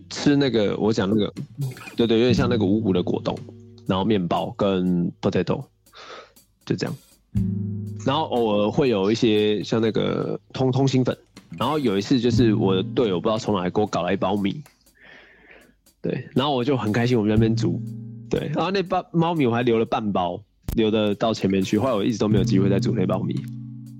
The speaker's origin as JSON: {"language": "Chinese", "country": "Taiwan"}